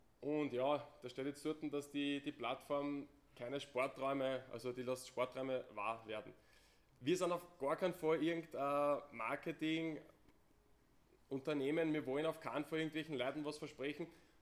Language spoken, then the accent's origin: German; Lower Austria, Austria; Ich bin ein Niederösterreicher und bin halt meistens im Osten von Österreich unterwegs.